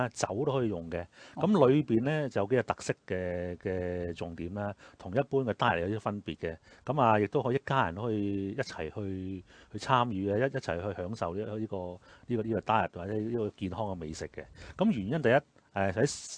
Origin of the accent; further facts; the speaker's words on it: China; 我哋中國人好中意誒淋個豉油汁上面啊